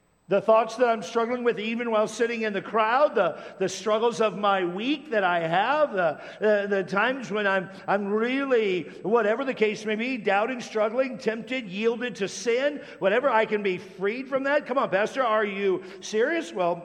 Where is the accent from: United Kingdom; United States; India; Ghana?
United States; Tacoma, Washington; when I was a kid growing up in Tacoma, Washington, I was kind of at the height of the Cold War.